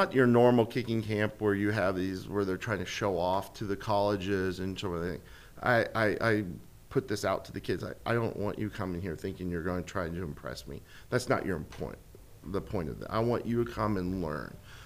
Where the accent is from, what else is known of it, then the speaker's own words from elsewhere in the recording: Indiana, United States; Yeah, I was born and raised in Indiana.